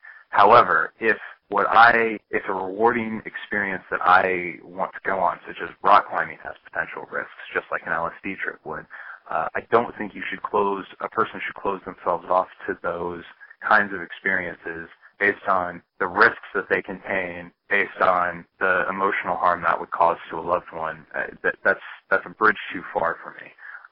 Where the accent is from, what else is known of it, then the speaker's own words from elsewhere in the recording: Iowa City, Iowa, United States; I'm from Iowa City.